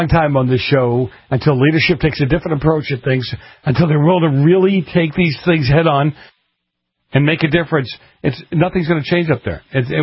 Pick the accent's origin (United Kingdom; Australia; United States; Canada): United States; Boston, Massachusetts; No, I'm from Boston. I have to argue my point even after the horse dies.